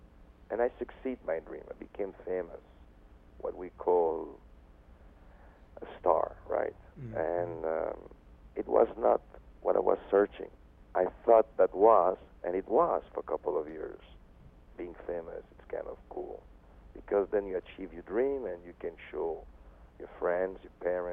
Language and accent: English; Belgium; English is a second language; now in United States; And when I came from Belgium to America, America is one of the best place in the world to teach yourself how to become better for yourself.